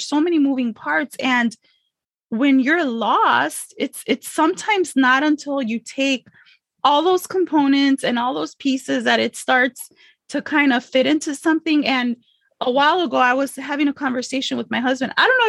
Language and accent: English; United States; just speaking as Mexican American, as a Chicana